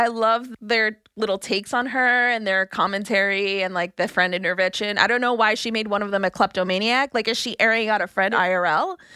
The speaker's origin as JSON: {"language": "English", "town": "Brooklyn", "region": "New York", "country": "United States", "said": "I'm not related to her. I'm from Brooklyn. I'm not from the Bronx."}